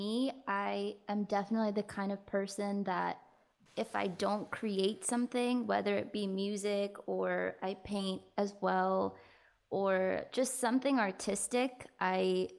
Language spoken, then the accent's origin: English; India; because at least like being Indian, I have been told so many times, like, we should make a dance song.